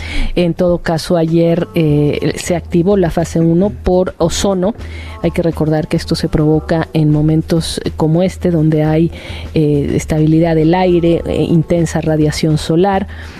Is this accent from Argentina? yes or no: no; Mexico; ante la gran debate que tenemos enfrente como mexicanos y como sociedad